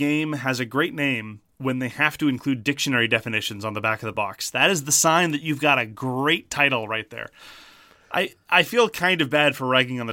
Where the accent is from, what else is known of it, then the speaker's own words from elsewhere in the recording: Canada; Speaking as a Canadian, they don't have customs-friendly shipping.